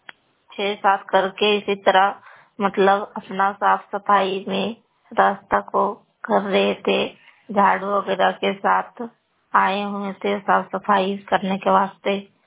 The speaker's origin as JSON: {"language": "Hindi", "town": "Koderma", "region": "Jharkhand", "country": "India", "said": "मैं कोडरमा मोहलवानी से हूँ"}